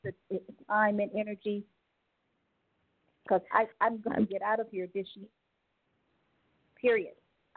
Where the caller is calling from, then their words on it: Cleveland, Ohio, United States; calling from Cleveland, Ohio.